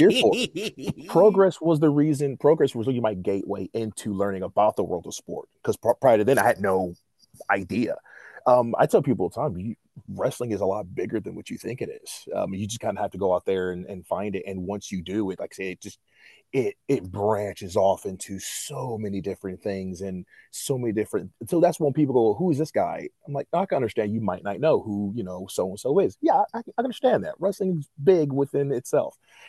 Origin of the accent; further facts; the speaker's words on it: Atlanta, Georgia, United States; When I was little, it was really, like, I'm from Atlanta, so really the only exposure to wrestling I had was really like WCW.